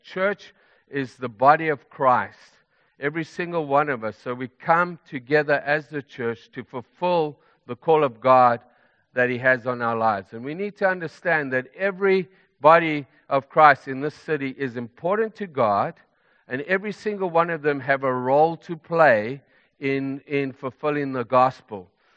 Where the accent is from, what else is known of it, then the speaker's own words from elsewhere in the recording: Zimbabwe; I'm from Zimbabwe, to take a team into Zimbabwe again